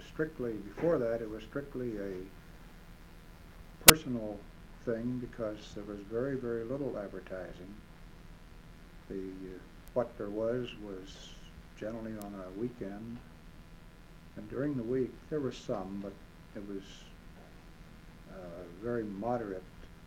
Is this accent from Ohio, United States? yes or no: yes; Youngstown, Ohio, United States; And so he called me and asked me if I would come to work in Youngstown. So since it was my hometown, I was happy to come back.